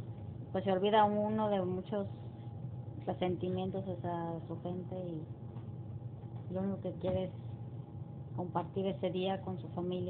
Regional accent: Salvatierra, Guanajuato, Mexico; born there; Salvatierra, Guanajuato.

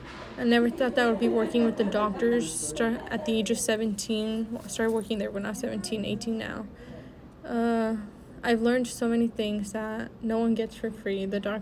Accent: Galveston, Texas, United States; born there; I was born on October 1st, 2001. I was born in Galveston, Texas

